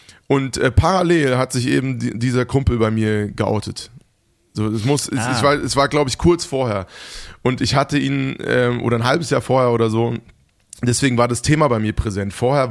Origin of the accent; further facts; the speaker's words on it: Hesse, Germany; Ich bin bei Frankfurt aufgewachsen.